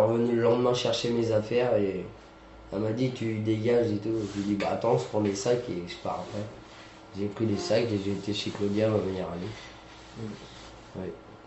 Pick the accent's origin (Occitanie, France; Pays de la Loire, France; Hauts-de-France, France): Pays de la Loire, France; Saint-Nazaire; born there; j'ai 24 ans, je suis né à Saint-Nazaire